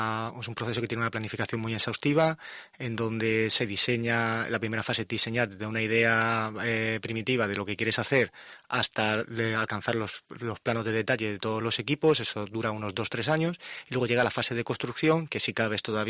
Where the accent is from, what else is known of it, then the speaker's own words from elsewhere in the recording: Cartagena, Region of Murcia, Spain; una gran responsabilidad y un privilegio el poder trabajar aquí en mi tierra. Ten en cuenta que yo cursé mis estudios aquí en la Universidad Politécnica de Cartagena